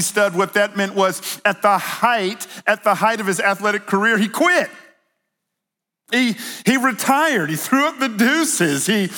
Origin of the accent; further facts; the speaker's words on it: Atlanta, Georgia, United States; We're in the South. We're the Bible Belt. We're just so nice. I grew up in Atlanta.